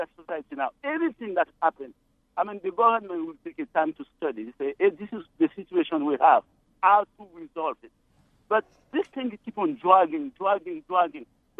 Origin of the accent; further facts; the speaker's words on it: Haiti; Because fortunately, I was raised in Haiti, where I have a mom and a dad, and I have family around me